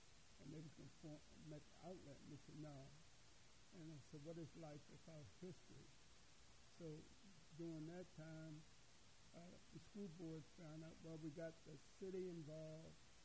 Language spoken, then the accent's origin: English; Martinsburg, West Virginia, United States; born there; I was born in Martinsburg, West Virginia. 10/30/36.